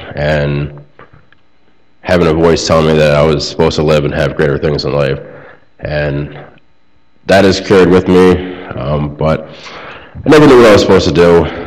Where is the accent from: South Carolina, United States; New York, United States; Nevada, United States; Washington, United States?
New York, United States; Cicero; I'm 31 years old. I'm from Cicero, New York.